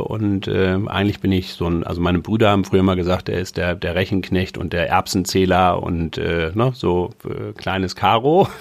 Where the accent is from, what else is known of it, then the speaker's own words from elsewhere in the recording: Hamburg, Germany; Ich bin Hamburger.